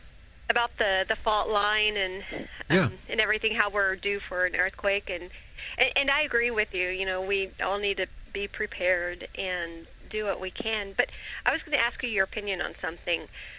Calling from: Oregon, United States; Hi, Kevin. … I'm calling from Oregon.

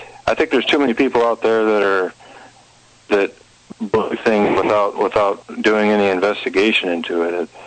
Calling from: Washington, United States; in Puget Sound.

